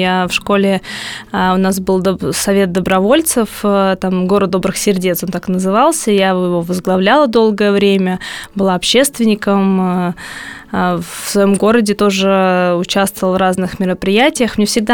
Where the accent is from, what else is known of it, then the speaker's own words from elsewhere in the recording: Moscow Oblast, Russia; born there; Родилась я в Московской области, и чисто случайно я оказалась в Тверской области